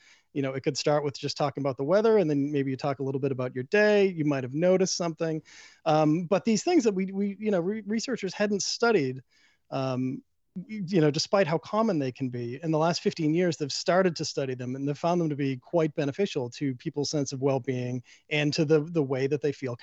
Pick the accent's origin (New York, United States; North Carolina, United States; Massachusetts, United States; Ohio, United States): Massachusetts, United States; Boston; We grew up in Boston, like I said, and they were both unabashed about it